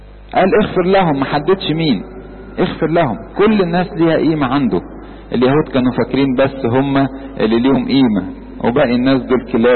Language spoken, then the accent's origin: Arabic; Egypt; احنا اصلا الاقباط مش اصلنا مش يهود، اصلنا امم، لان احنا مصريين من الفراعنة.